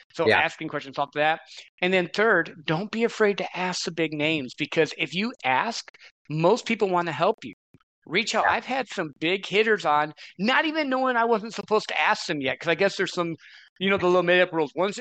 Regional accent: Midwest, United States; Because I grew up in the Midwest, so I don't always understand. Like I live over here on the what they call the West Coast now, because I'm in Arizona, right on the edge of California area

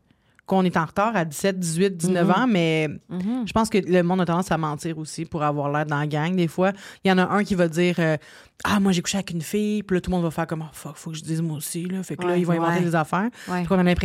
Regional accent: Quebec City, Quebec, Canada; viens de Québec.

